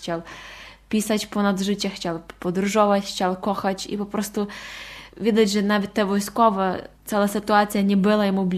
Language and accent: Polish; Ukraine; Polish is a second language; Teraz ja jako Ukrainka i też moje najbliższe przyjaciele